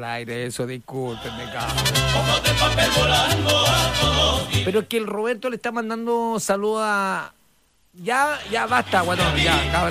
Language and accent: Spanish; Aysén, Chile; born there; allá en el sur, donde yo vivo, mi ciudad natal. Papas hervidas. En Aysén.